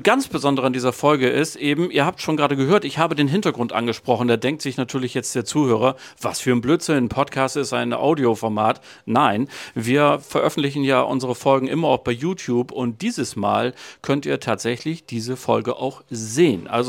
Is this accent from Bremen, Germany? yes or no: yes; Bremen, Germany; now in Hamburg, Germany; Ich bin hier als Bremer in Hamburg.